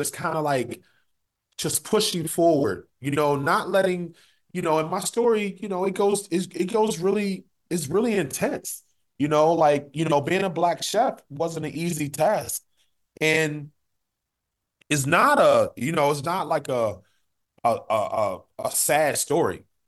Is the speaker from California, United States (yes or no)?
no; Baltimore, Maryland, United States; And we had an opportunity to showcase who we are and who I was from Baltimore.